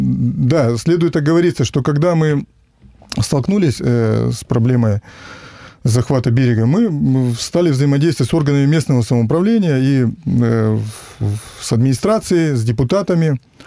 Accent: Perm, Perm Krai, Russia; 53 года, я живу в Перми и Троице. Родился в Перми, всю свою сознательную жизнь прожил в Перми.

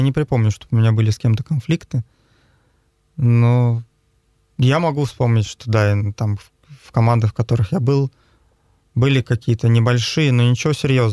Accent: Saint Petersburg, Russia; Да, я родом из Питера.

